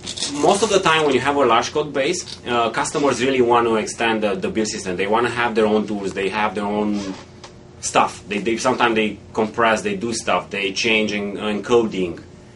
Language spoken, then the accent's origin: English; Romania; English is a second language; I'm from Romania